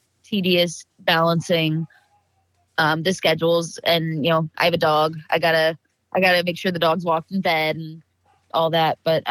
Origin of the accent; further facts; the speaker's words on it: New Jersey, United States; We flew to Texas, and then we're from Jersey, but you know, we had to go all the way to the bottom of Jersey, like 3.5 hours away the next weekend for another festival.